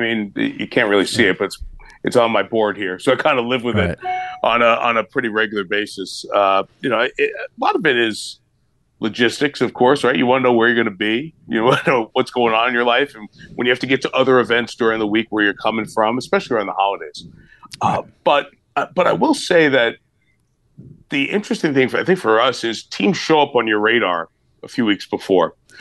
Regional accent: New York, United States; I grew up in New York and then lived in the East Coast, for 27 years, 28 years of my life, and maybe more than that.

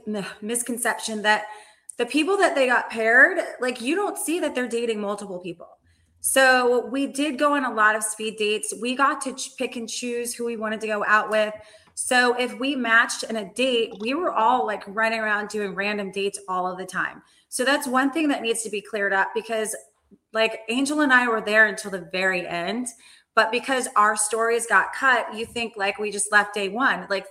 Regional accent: Maryland, United States; We're both from Maryland.

